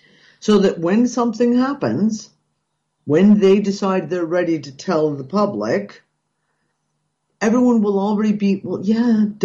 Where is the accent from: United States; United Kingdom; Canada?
Canada; moved away; You know, I'm Canadian and I look at what's going on in Canada right now, jaw on the floor, thanking my lucky stars that we left when we did.